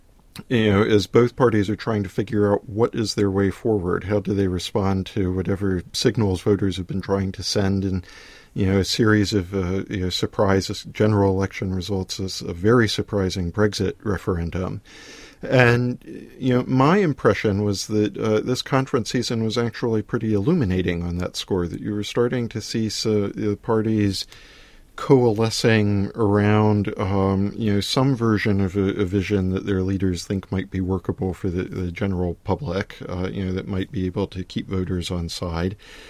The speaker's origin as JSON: {"language": "English", "country": "United States", "said": "especially speaking as an American"}